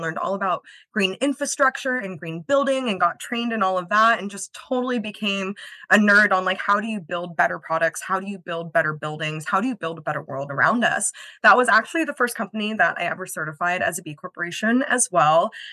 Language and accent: English; Los Angeles, California, United States; I grew up going to marine biology camp. I grew up in Los Angeles.